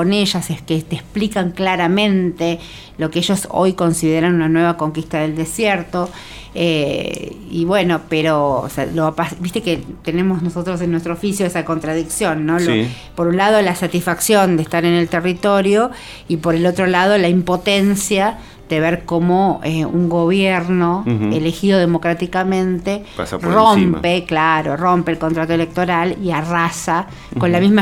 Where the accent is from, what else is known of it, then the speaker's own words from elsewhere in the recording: Tucumán, Argentina; now in Buenos Aires, Argentina; yo que soy tucumana y vivo en Buenos Aires